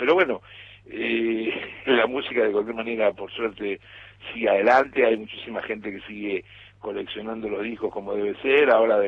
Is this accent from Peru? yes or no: no; Argentina; soy muy argentino también